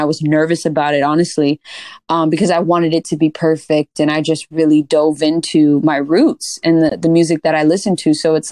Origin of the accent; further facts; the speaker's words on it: California, United States; We're two Black and Filipino artists from the Bay, and we do two different things, you know?